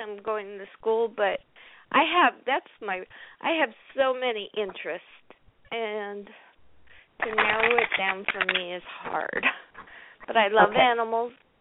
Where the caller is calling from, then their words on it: California, United States; California.